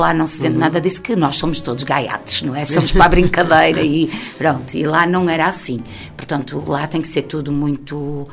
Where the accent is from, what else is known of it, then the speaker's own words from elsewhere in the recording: Brazil; now in Portugal; Apesar de não ser vianense, porque eu sou uma brasileira, mas sou a brasileira mais minhota que existe